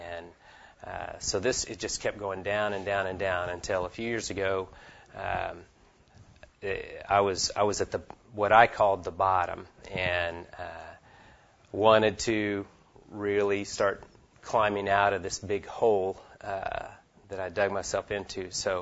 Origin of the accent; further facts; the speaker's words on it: Oklahoma City, Oklahoma, United States; I'm a businessman from Oklahoma City.